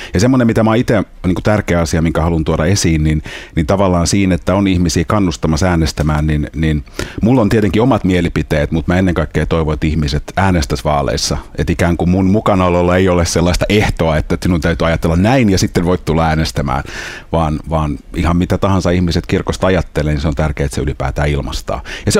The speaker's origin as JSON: {"language": "Finnish", "town": "Helsinki", "region": "Uusimaa", "country": "Finland", "tie": "born or raised there", "said": "mä oon kasvanut Helsingissä pienessä kerrostalolähiössä"}